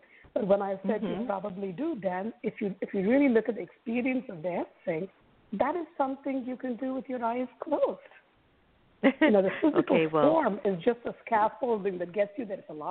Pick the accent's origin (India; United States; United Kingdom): India; as a dancer growing up in India.